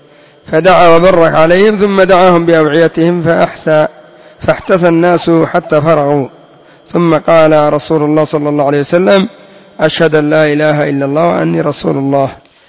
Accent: Yemen; عندنا في اليمن انتشر اسم عبده، هذا عبده غلط،

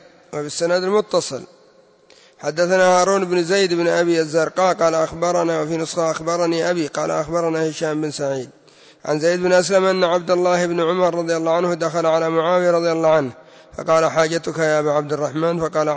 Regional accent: Yemen; وعندنا في اليمن كان ما يسمى بالشؤون الاجتماعية

